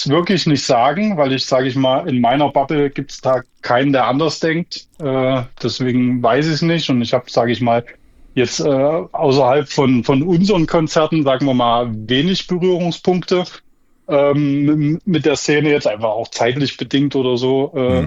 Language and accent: German; Thuringia, Germany; Nee, ich komme tatsächlich auch aus Thüringen hier, ja, also nicht weit